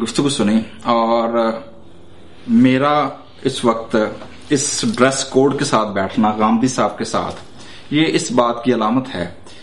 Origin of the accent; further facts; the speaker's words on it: Pakistan; now in United States; میں بھی پاکستان سے ہوں, آپ بھی پاکستان